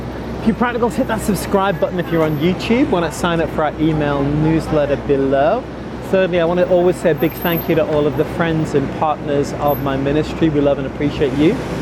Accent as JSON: {"language": "English", "region": "England", "country": "United Kingdom", "said": "in the English language, and I am English"}